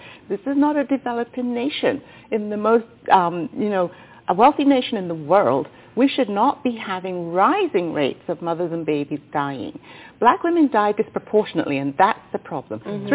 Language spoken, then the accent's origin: English; England, United Kingdom; I was born and raised in England.